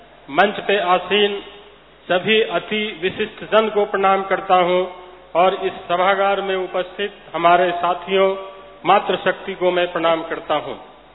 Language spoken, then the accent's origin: Hindi; Patna, Bihar, India; पटना से आया हूँ.